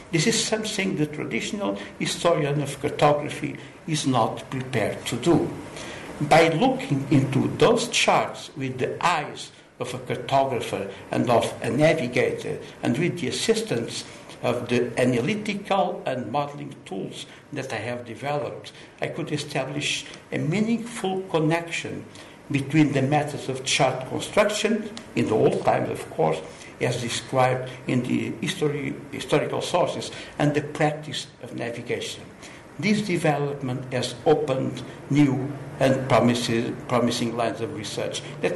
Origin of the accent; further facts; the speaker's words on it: Lisbon, Portugal; born there; English is a second language; I was born in Lisbon, Portugal, 69 years ago.